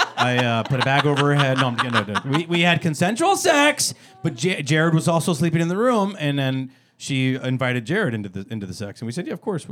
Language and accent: English; Las Vegas, Nevada, United States; I grew up in Las Vegas.